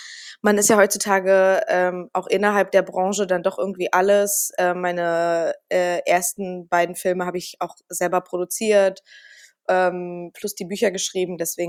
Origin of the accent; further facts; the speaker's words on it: Berlin, Germany; Aber ich bin ja auch ein Berliner Mädel. Ich bin ja auch in Berlin geboren.